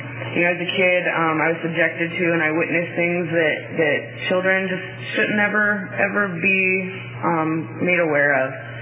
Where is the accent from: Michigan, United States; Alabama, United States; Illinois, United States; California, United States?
California, United States; Bakersfield; I'm from Bakersfield originally